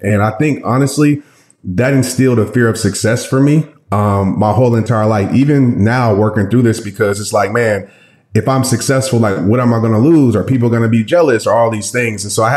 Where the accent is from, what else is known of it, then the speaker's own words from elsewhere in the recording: Louisiana, United States; my childhood was pretty good. I grew up in Louisiana, the youngest of two older brothers.